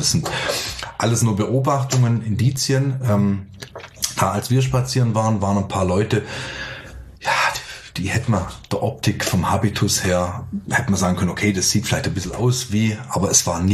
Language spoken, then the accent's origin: German; Sindelfingen, Baden-Württemberg, Germany; zum einen komme ich selber ja aus Sindelfingen